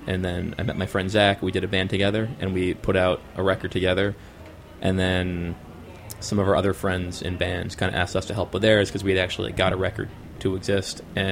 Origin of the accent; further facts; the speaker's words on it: New Jersey, United States; basically, I grew up in the Jersey area. I was going to a lot of shows in New Brunswick